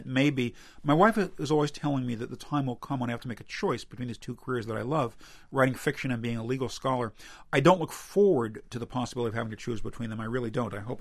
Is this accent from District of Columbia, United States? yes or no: yes; Washington, District of Columbia, United States; I wrote short stories and what I called novels when I was a really little boy growing up in Washington, D.C.